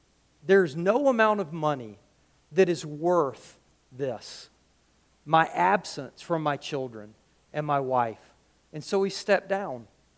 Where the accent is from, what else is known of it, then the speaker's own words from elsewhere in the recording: United Kingdom; Sorry, like I'm British.